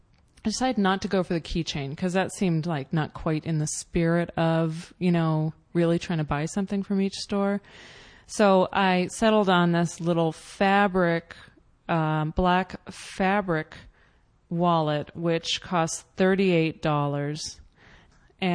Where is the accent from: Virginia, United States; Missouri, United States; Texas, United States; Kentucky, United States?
Virginia, United States; Nordstrom existed in Tyson's Corner Mall, the mall near where I grew up in Virginia.